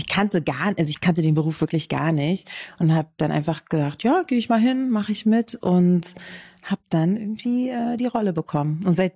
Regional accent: Berlin, Germany; Ich komme aus Berlin und arbeite als Stuntfrau und Schauspielerin.

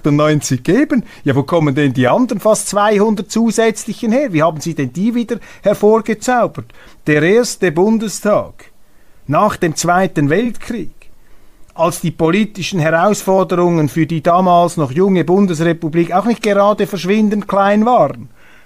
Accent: Switzerland; Dies meine Aussage als Schweizer.

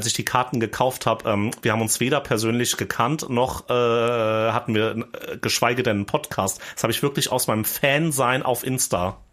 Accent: Schotten, Hesse, Germany; Nidda ist neben meiner Heimat. Schotten und Nidda ist eins sozusagen.

